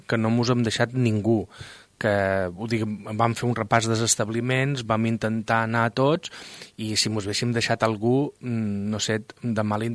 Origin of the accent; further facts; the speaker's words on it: Ibiza, Balearic Islands, Spain; jo venc d'Eivissa, som eivissenc de naixement